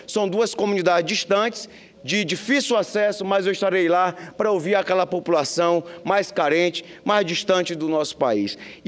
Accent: Cruzeiro do Sul, Acre, Brazil; no dia seguinte irei para o outro extremo do nosso estado, a minha terra natal, Cruzeiro do Sul

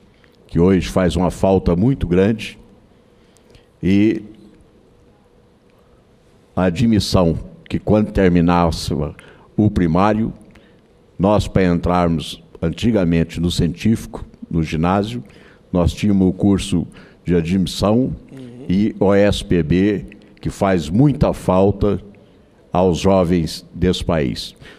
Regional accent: Quirinópolis, Goiás, Brazil; Eu, que vim do interior de Goiás, de Quirinópolis

